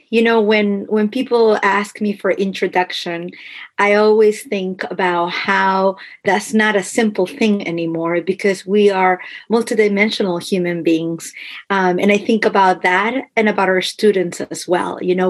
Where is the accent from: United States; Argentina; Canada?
Argentina; I'm from Argentina. My parents are from Paraguay. I was raised in a household where both of our cultures and our country's tradition were honored and respected. I am multilingual.